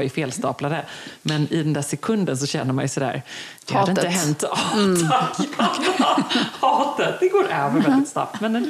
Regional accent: Gothenburg, Västra Götaland County, Sweden; Det fick mig som göteborgare att tänka på så här Ostindiefararen

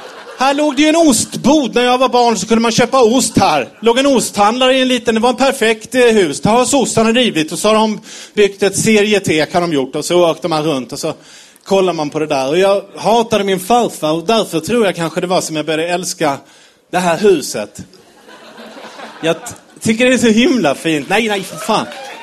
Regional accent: Malmö, Skåne, Sweden; Men jag är uppvuxen i Malmö, industristad, Vallstad.

